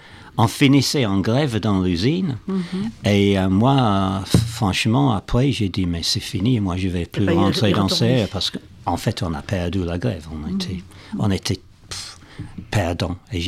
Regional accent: Manchester, North West England, United Kingdom; born there; French is a second language; also born or lived in London; moi, je viens de Manchester. Donc, ça, c'était où j'étais né. Mais maintenant, je parle de j'étais à Londres.

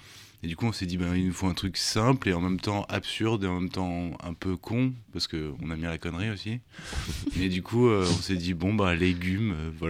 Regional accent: Lyon, Auvergne-Rhône-Alpes, France; Moi, je venais de Lyon, enfin, je suis né à Lyon.

